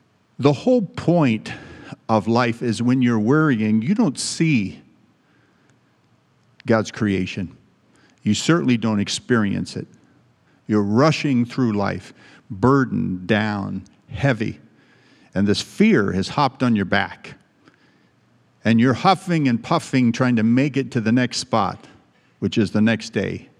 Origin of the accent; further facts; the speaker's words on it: California, United States; So when you leave Los Angeles driving to where I was raised in San Joaquin Valley, you have to cross pretty good mountain range.